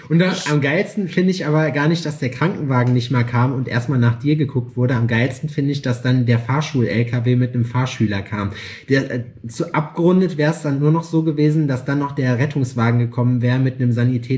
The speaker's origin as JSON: {"language": "German", "town": "Gotha", "region": "Thuringia", "country": "Germany", "said": "Ich komme aus Gotha ursprünglich."}